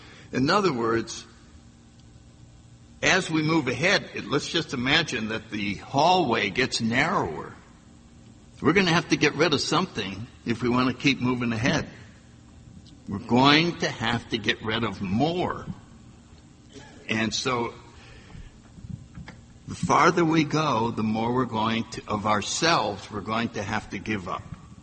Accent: New England, United States; You know, I grew up in New England.

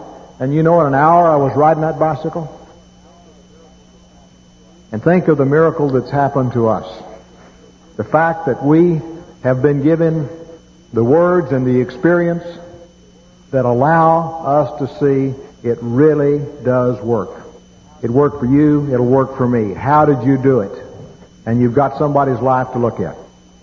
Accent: Texas, United States; I was raised out in West Texas, and I had a loving mom and dad, and we were poor folks, and didn't know we were poor.

